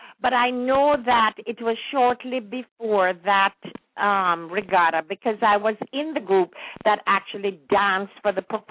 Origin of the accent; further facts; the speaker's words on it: Kingston, Kingston Parish, Jamaica; And I'm a Kingstonian. I was born and raised in Kingston.